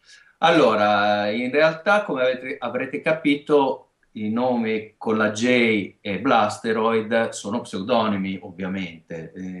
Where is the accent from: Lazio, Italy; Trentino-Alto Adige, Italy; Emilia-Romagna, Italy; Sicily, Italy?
Emilia-Romagna, Italy; accent: Romagnol; siamo romagnoli, si sentirà anche, credo, dalla S e dalla Z, che non è proprio canonica.